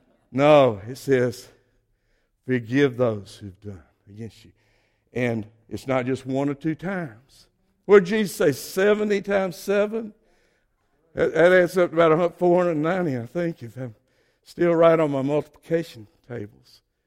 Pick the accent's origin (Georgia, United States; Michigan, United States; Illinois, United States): Georgia, United States; accent: southern; I know you can tell I'm from Georgia. Y'all all talking about my southern accent. And I can't do anything about it. You know, it's a dead giveaway. I was born there. I grew up there.